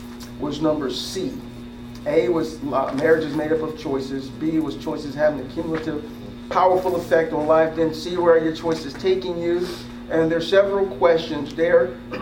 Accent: Midwest, United States; I used to say pop. I'm from the Midwest.

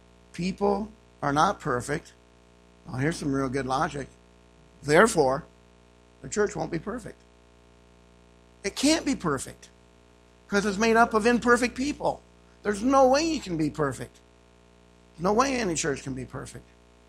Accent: England, United Kingdom; I'm an English. Well, I am English.

